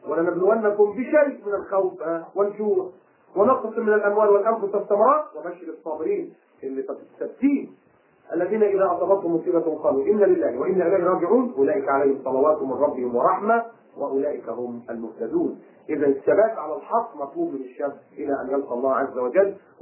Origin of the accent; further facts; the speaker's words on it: Alexandria, Alexandria Governorate, Egypt; وحتى أنا ما نزلتش عندنا في اسكندرية